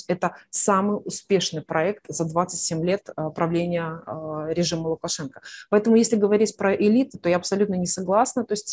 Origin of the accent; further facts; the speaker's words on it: Belarus; и Мария, и Светлана, и я, мы родились и выросли в Беларуси